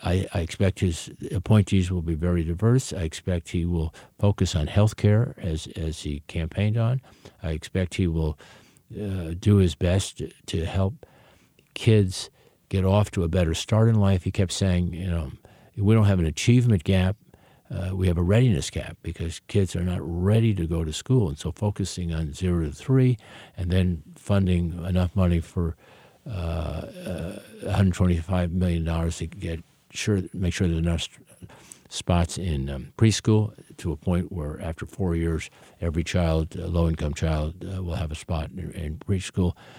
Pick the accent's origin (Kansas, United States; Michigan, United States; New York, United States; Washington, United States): New York, United States; New York City; born there; now in California, United States; I was born in New York City, and I have seen young people in the East Coast, young people in the West Coast